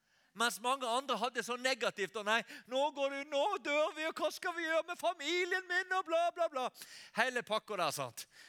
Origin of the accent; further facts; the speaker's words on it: Western Norway, Norway; Jeg er fra Vestlandet, vet